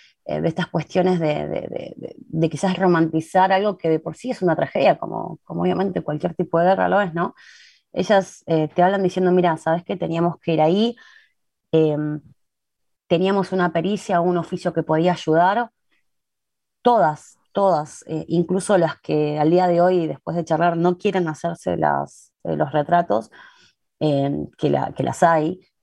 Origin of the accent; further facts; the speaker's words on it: Río Gallegos, Santa Cruz, Argentina; Y yo soy de Gallegos, o sea, Gallegos, Río Gallegos, Santa Cruz, ¿no?